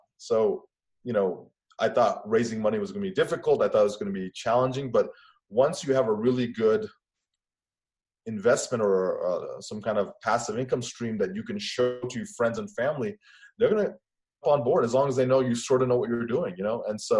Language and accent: English; Atlanta, Georgia, United States; I'm from Atlanta, meaning I grew up there, went to school there. So I know Atlanta pretty well.